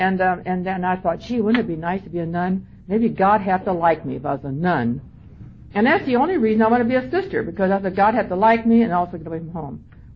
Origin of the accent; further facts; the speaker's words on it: Indiana, United States; I was born and raised out of Fort Wayne. My hometown born and raised in a country south of Fort Wayne. My folks were German, which fits right in around here, and Catholic, of course.